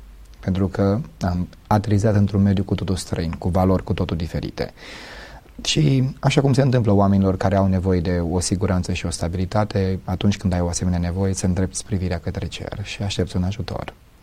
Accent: Onești, Bacău County, Romania; now in Bucharest, Romania; venind undeva din provincie, sunt de loc din Onești, din județul Bacău, venind de București

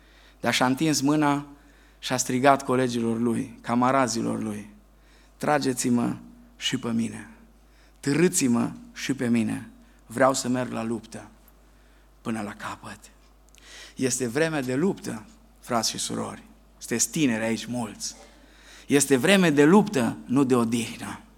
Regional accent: Banat, Romania; Mă scuzați, eu sunt bănățean și știți, încă nu s-au născut glumele cu bănățeni.

